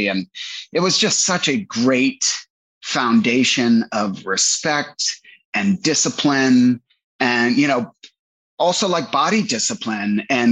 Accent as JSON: {"language": "English", "region": "Virginia", "country": "United States", "tie": "born or raised there", "moved": "as an adult", "lives_now": "Los Angeles, United States", "said": "I grew up a jock in Northern Virginia, man. I went to military college, and then I graduated from VMI out there, and ended up moving to LA."}